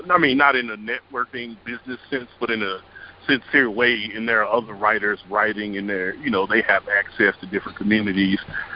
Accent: West Virginia, United States; Usually if I tell people I'm from West Virginia, they say, oh, I've been to Richmond before.

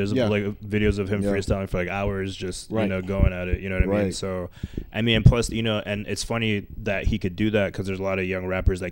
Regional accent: Miami, Florida, United States; I grew up in Miami, so a bunch of kids I went to school with, you know, were into, like, cocaine and, like, Molly

